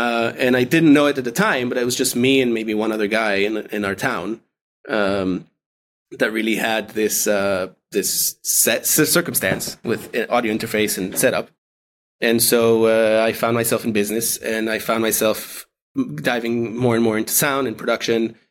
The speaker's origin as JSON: {"language": "English", "country": "Israel", "second_language": "English", "said": "I was in Israel. I'm from Israel originally."}